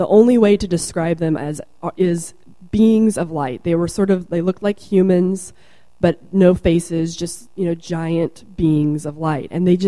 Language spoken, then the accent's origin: English; Idaho, United States; I'm originally from Idaho.